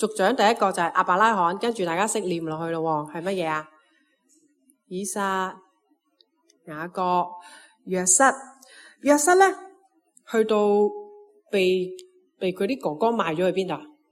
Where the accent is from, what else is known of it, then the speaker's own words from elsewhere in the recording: Hong Kong; 我其实系一个华基嘅土生土长嘅原居民嚟嘅。我十岁咧就翻华富村，即系仲喺华富村嘅时候咧，我十岁就翻噶啦。